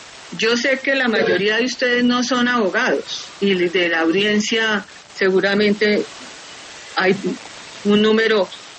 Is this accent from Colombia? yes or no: yes; Colombia; necesitamos unirnos como colombianos